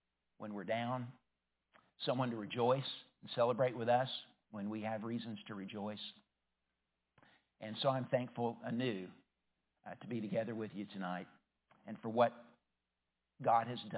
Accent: Tennessee, United States; also born or lived in San Diego, United States; I grew up in East Tennessee, but I was actually born in San Diego, California.

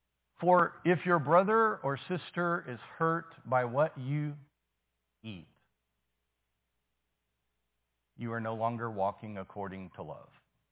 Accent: San Antonio, Texas, United States; Church I grew up around in San Antonio served pizza and Coca-Cola for the Lord's Supper to make it more relevant to young people.

